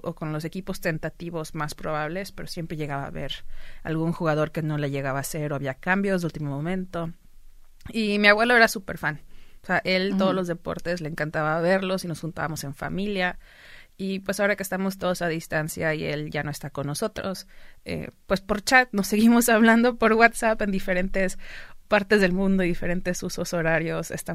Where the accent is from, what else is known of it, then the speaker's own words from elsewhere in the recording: Mexico; moved away as an adult; now in United States; yo nací y crecí en México, hasta que los 19 años fue que me mudé a los Estados Unidos.